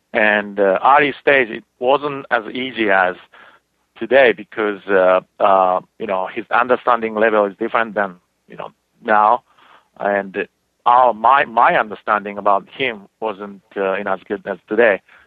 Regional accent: Japan; English is a second language; You know, as you know, my accent, I'm from Japan

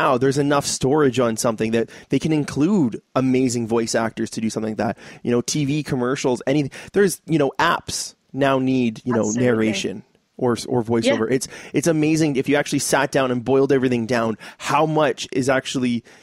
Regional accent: Canada; I don't know, as a Canadian, is there anything bigger than

